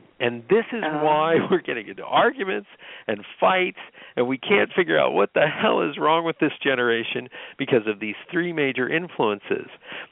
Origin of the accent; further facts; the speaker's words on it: Pennsylvania, United States; I'm from Pennsylvania. I get it.